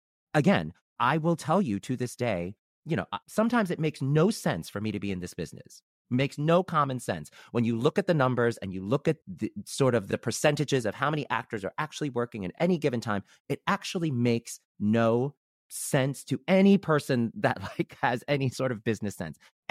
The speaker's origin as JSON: {"language": "English", "town": "New York City", "region": "New York", "country": "United States", "tie": "born or raised there", "said": "Manhattan was Chinatown to us. And I grew up in Brooklyn. So we took the train to Chinatown."}